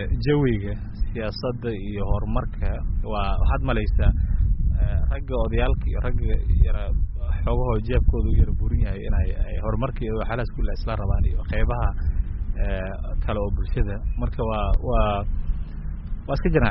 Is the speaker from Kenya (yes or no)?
yes; Kenya; aniga waxaanahay Kenyan anahay waxaa yeelay wadankan aan ku dhashay wadankan aan ku waxbartay wadankan aan ka shaqeeyay